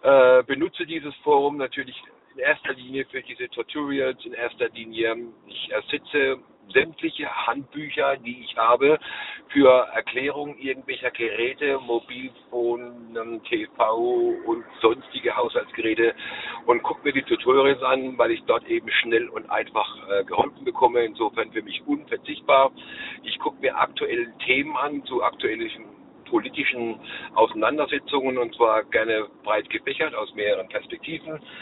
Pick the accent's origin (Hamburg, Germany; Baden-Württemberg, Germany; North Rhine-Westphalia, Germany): Baden-Württemberg, Germany; Bruchsal; Ich komme aus Bruchsal, Süddeutschland, YouTube-User. Ich bin 58 Jahre.